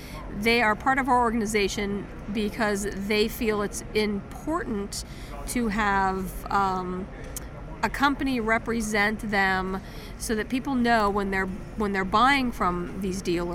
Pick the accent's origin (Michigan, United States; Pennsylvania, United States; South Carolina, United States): Pennsylvania, United States; Bellefonte; Well, I am from Bellefonte, Pennsylvania